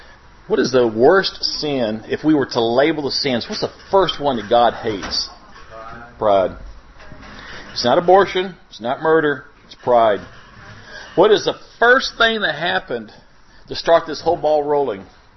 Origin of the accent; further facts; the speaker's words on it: San Marcos, Texas, United States; I'm from San Marcos, Texas, soon to be Fort Worth, Arlington, Dallas, Texas